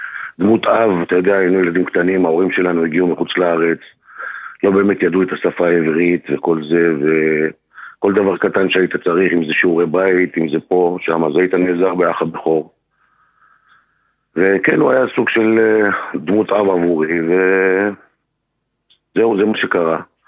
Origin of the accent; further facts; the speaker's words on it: Kiryat Shmona, Northern District, Israel; אני זוכר שכל דפיקה בדלת אצלנו בקריית שמונה, הייתה מלווה בזה שכולם, כל האחים בורחים לכיוון החלון